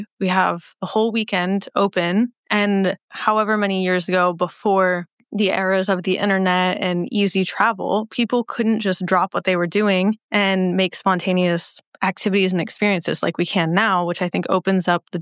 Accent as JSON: {"language": "English", "town": "Omaha", "region": "Nebraska", "country": "United States", "tie": "born or raised there", "said": "But I think about Omaha, which is my hometown and Kara's hometown, where literally everyone knows everyone."}